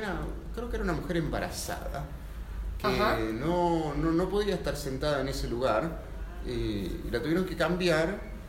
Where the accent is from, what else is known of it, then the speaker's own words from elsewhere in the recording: Argentina; now in France; de Argentina.